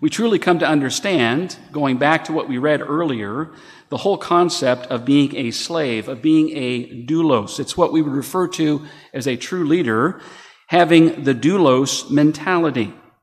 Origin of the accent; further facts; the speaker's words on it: Canada; also born or lived in United States; now in New Zealand; My wife and I both grew up in Canada. She was born in Canada. I was born in the States, but I grew up for the first 20 years in Canada